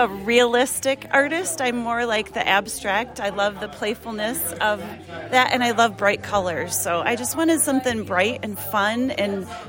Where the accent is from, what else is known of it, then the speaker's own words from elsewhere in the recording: Hudsonville, Michigan, United States; I didn't grow up in Holland, but I grew up in Hudsonville, right around here.